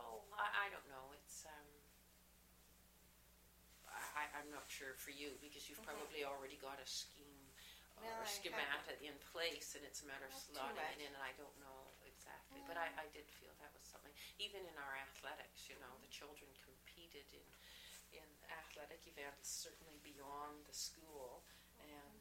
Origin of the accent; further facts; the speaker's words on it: Winnipeg, Manitoba, Canada; born there; Oh, I was born in 1944 in Winnipeg, actually St. Boniface, Manitoba.